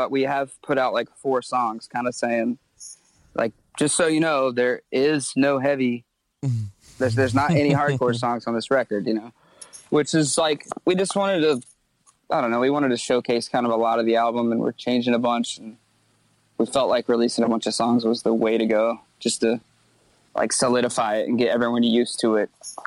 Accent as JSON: {"language": "English", "town": "Myrtle Beach", "region": "South Carolina", "country": "United States", "tie": "born or raised there", "said": "Grew up in Myrtle Beach, small town, not kind"}